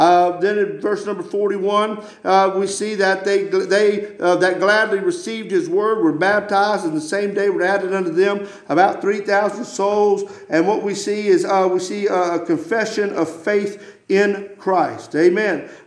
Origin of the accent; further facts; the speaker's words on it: Alabama, United States; You know, I'm from Alabama. I ain't accustomed to driving on these icy roads.